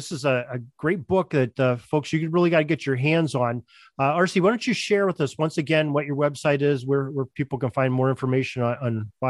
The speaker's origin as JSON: {"language": "English", "country": "United States", "said": "And it's such an interesting game to observe as an American."}